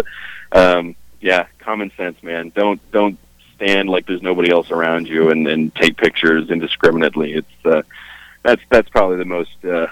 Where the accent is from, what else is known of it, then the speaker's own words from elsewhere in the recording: Connecticut, United States; I'm not from Long Island. I'm a Connecticut boy